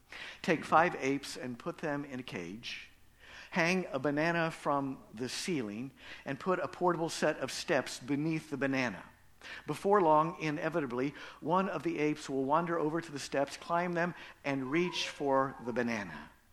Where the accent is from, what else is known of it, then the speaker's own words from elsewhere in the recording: Acton, Indiana, United States; I grew up in Acton, Indiana, in the 1960s, when it was still completely segregated. There was not one child of color anywhere in Acton, Indiana, or in my grade school, not one.